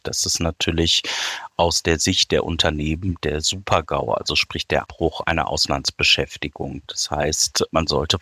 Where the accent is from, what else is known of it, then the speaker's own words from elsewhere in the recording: North Rhine-Westphalia, Germany; ich komme aus der Nähe von Düsseldorf